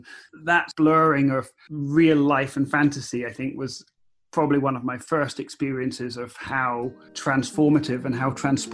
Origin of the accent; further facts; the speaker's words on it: Edinburgh, Scotland, United Kingdom; so I am Scottish and from Edinburgh